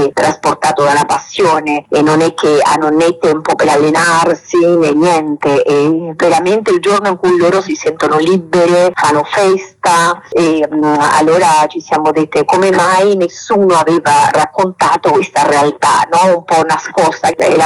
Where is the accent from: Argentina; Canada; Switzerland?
Argentina; now in Italy; io sono argentina, però sto in Italia da tanti anni